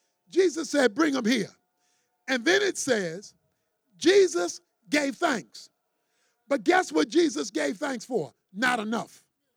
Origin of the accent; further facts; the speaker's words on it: Baltimore, Maryland, United States; when I was growing up in Baltimore, and some weekends we'd spend over at my grandmother's house